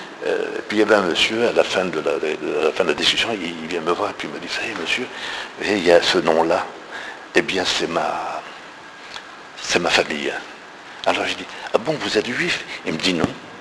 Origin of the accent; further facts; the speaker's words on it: Algeria; Alors, André Chabat, qui est président, et moi-même et d'autres, nous sommes d'Algérie. Donc en 1870, nos parents, nos grands-parents effectivement, ou nos arrière-grands-parents, étaient juifs algériens, ils n'étaient pas français.